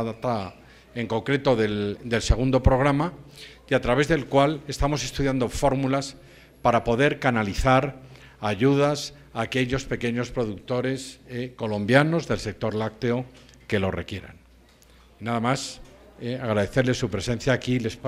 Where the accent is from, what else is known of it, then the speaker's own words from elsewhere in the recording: Santander, Cantabria, Spain; Yo soy de Santander, de la comunidad de Cantabria, que es precisamente una comunidad que vive fundamentalmente de la agricultura, de la ganadería y del sector lácteo